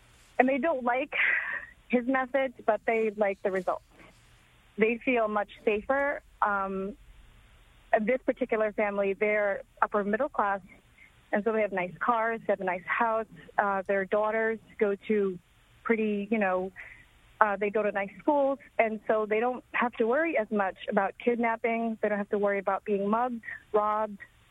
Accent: Central Visayas, Philippines; I was born and raised in Cebu, which is the central region of the Philippines.

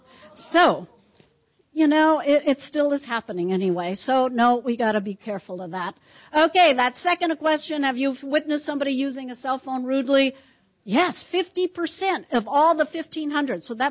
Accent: San Francisco, California, United States; So actually, as you know, I am Chinese American. Born and raised in San Francisco

